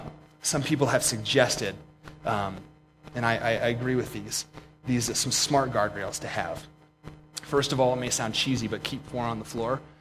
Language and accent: English; Pennsylvania, United States; I know in Montana, we may not have these. I grew up in Pennsylvania where we had guardrails pretty much